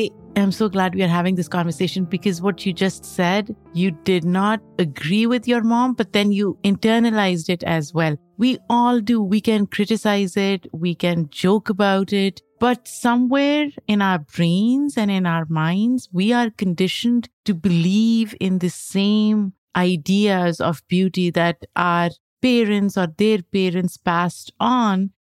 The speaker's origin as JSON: {"language": "English", "country": "Pakistan", "tie": "born or raised there", "said": "When I was growing up in Pakistan, we were told that if you drink milk, you'll get lighter skin."}